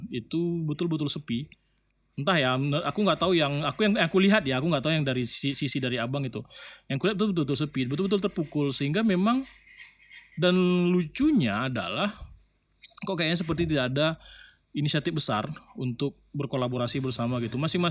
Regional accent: Pekanbaru, Riau, Indonesia; kita dari Riau, dari Pekanbaru sendiri pun memang belum siap

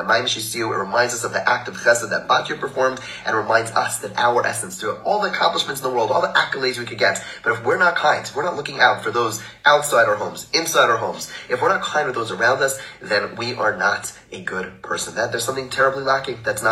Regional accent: Canada; I have a perk of growing up in Canada.

